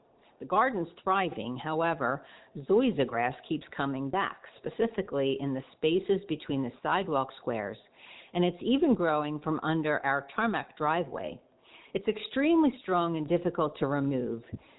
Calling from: Collingswood, New Jersey, United States; I'm calling from Collinswood, New Jersey.

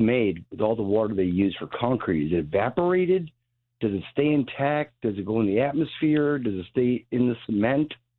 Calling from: Coldenham, New York, United States; Coldenham, New York.

